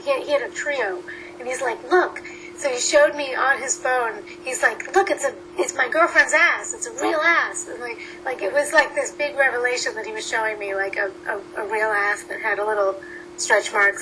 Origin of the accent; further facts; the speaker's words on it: Boston, Massachusetts, United States; It was a little like Ben Affleck movies. I could do an accent. It was wicked awesome.